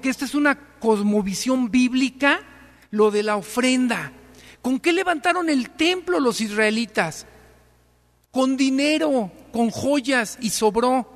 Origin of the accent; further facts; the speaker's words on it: Mexico; Porque como mexicanos